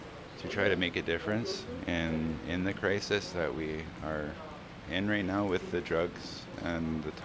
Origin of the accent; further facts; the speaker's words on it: New Westminster, British Columbia, Canada; I grew up in New Westminster, Burnaby area.